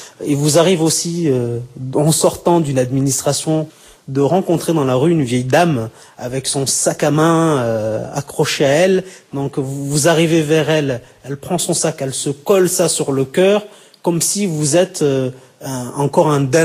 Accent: Southern France, France; même si je viens du sud de la France.

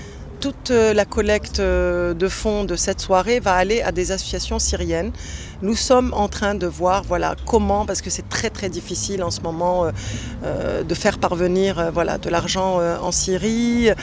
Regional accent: Algeria; now in France; Je suis partie d'Algérie en 94 quand il y avait, c'était la décennie noire, c'était en 94, et puis je suis arrivée en France pour quelques temps, et voilà, et j'y suis depuis 20 ans.

